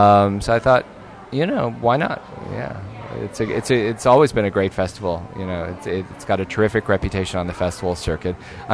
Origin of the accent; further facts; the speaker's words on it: Omaha, Nebraska, United States; now in Charlottesville, United States; I grew up in Omaha